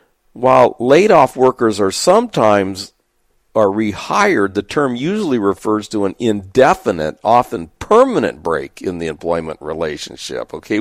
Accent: California, United States; I saw a big jump in my home state where I grew up, California.

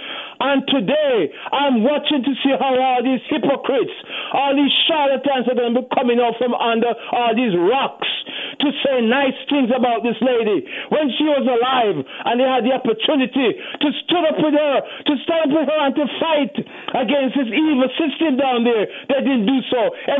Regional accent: Jamaica; I am from the Caribbean, Jamaica to be exact. And we were very much a part of the anti-apartheid struggle from Michael Manley days and so forth.

